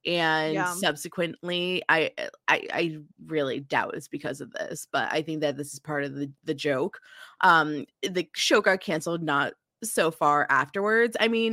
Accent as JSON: {"language": "English", "region": "New Jersey", "country": "United States", "said": "Jess is close to Albany. I'm from New Jersey."}